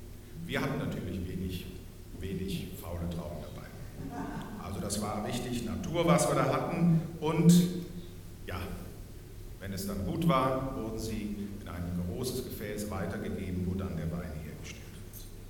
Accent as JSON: {"language": "German", "region": "Rhineland-Palatinate", "country": "Germany", "said": "Aber ich komme aus einer Weingegend in Deutschland, an der A, das nördlichste Rotweinanbaugebiet Deutschlands."}